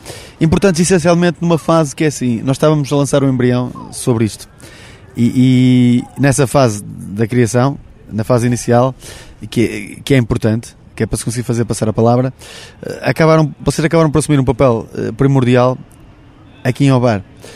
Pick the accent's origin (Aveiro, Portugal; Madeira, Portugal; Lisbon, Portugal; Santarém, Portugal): Aveiro, Portugal; Santa Maria da Feira; Perguntavam-me esta semana em Santa Maria da Feira, que é de onde eu sou